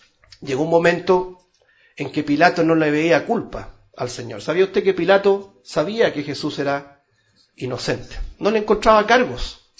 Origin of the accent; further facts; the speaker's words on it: Chile; Sí, somos chilenos, pero nuestra patria es celestial.